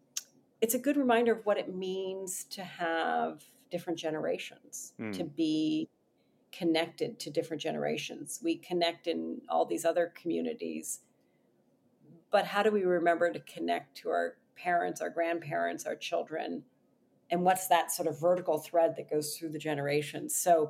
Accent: Canada; And as somebody whose parents left the U.S. when I was a year old to move to Canada, I grew up in Canada, but I was American and they were American.

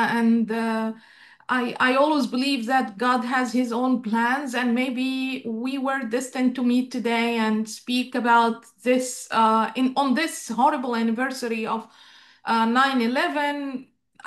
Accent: Egypt; I grew up in Egypt, like everyone else, believing that Israel is the enemy.

